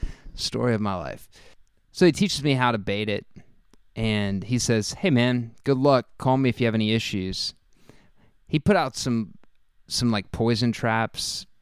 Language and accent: English; Oklahoma, United States; now in Mississippi, United States; We live in southern Mississippi. I grew up in Oklahoma.